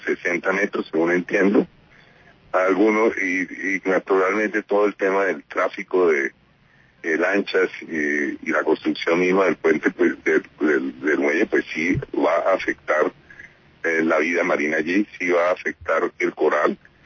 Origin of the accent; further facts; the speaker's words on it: Colombia; Y yo reclamo como colombiano